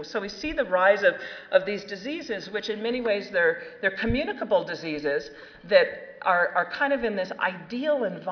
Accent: Southwest, United States; I grew up in the Southwest, and you know, we had Mormons, we had Baptists, we had all kinds of different groups that were out there.

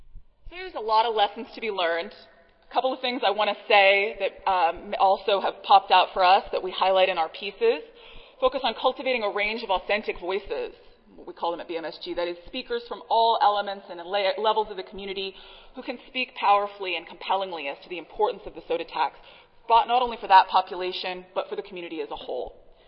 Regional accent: Washington, United States; I'm from Washington, so I know a lot about those.

